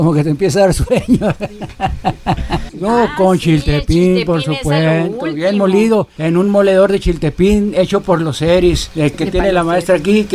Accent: Sonora, Mexico; Sí, somos muy directos, sobre todo los sonorenses, no andamos con muchos rodeos.

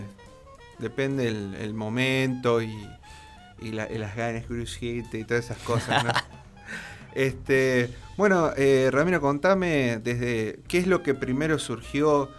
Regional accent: Santa Rosa, La Pampa, Argentina; yo que soy de Santa Rosa de La Pampa, también.

